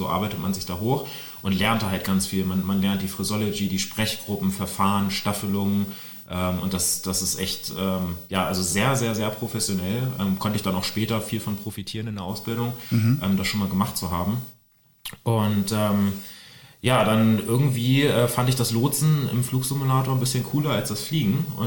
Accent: Celle, Lower Saxony, Germany; Ich bin in Celle aufgewachsen, also relativ nah an Hannover. Und da war ich 14

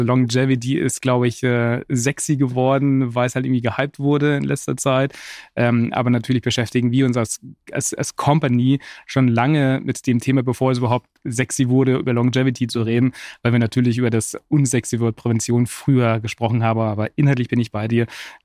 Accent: Munich, Bavaria, Germany; 44 Jahre, hat 2 Kinder, geboren und aufgewachsen in München

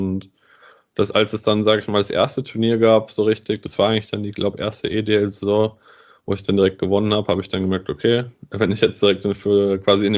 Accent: Bad Nauheim, Hesse, Germany; also ich komme aus Bad Nauheim

